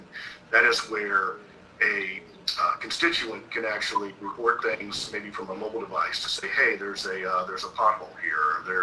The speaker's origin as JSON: {"language": "English", "town": "Louisville", "region": "Kentucky", "country": "United States", "tie": "born or raised there", "said": "I grew up in Louisville, Kentucky, and know Ohio well, more mainly the Cincinnati area."}